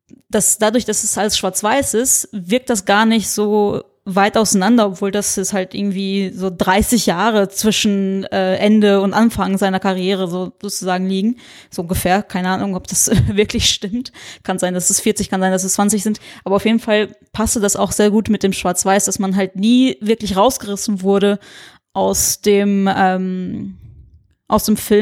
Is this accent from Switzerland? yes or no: no; Brazil; ich bin in Brasilien aufgewachsen